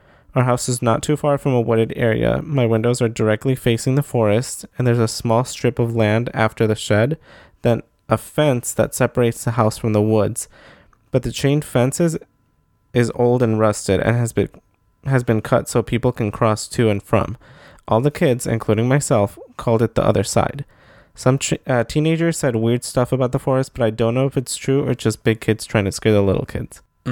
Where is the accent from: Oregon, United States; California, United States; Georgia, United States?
Georgia, United States; I was born and raised in Georgia. My parents are both from Mexico, but come from different parts.